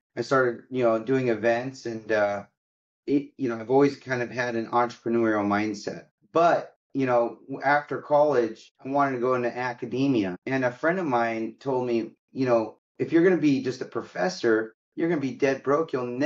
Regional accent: Cairo, Cairo Governorate, Egypt; So I came from Cairo, Egypt, from a town called Halmeyat al-Zaytoun, which is a very poor part of Cairo.

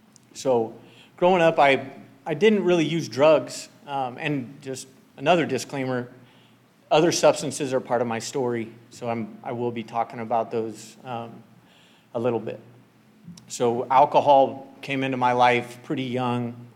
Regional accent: Visalia, California, United States; So I was raised in Visalia, California by 2 loving parents.

